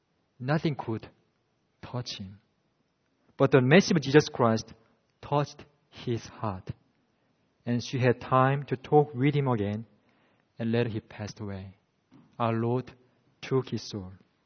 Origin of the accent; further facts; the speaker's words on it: South Korea; You know, I am originally from South Korea.